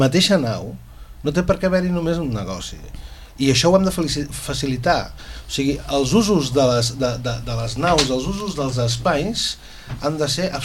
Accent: Mataró, Catalonia, Spain; jo recordo de petit, darrere a casa meva, que jo vinc de Mataró, aquells telers no paraven mai.

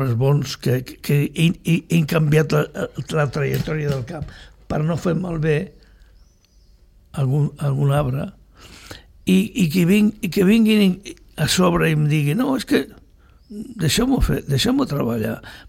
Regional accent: Sitges, Catalonia, Spain; Sóc de Sitges, vaig començar amb els palets de golf, portant els pals a l'ombro, i a poc em vaig fer professional de golf.

